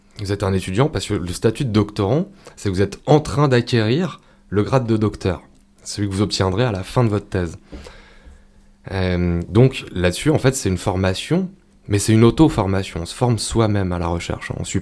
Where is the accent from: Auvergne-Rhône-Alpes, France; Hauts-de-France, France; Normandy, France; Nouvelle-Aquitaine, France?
Auvergne-Rhône-Alpes, France; Aubenas; Je suis un pur produit albenacien. Je suis né à l'hôpital, à la clinique d'Aubenas. Même pas à l'hôpital, non, à la clinique d'Aubenas.